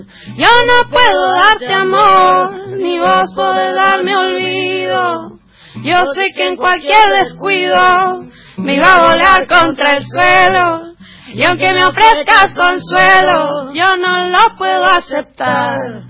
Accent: Coatepec, Veracruz, Mexico; now in Mexico City, Mexico; Soy de México, exacto, de Veracruz. De un pueblo muy lindo, un pueblo cafetero que se llama Coatepec. Y vivo ya desde hace 2 años en la Ciudad de México, que es un monstruo terrible.

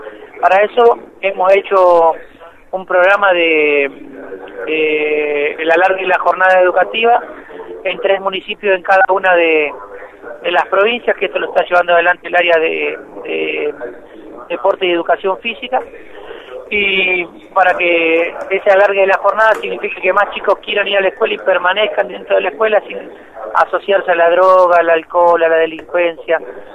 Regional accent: La Pampa, Argentina; Soy de La Pampa, claro. Conozco todo lo que pasa en el interior

